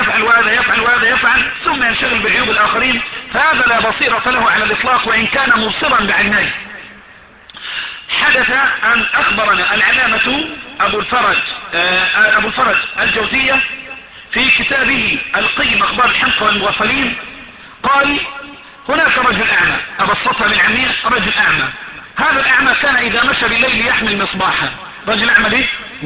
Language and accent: Arabic; Egypt; عندنا في مصر نقول المش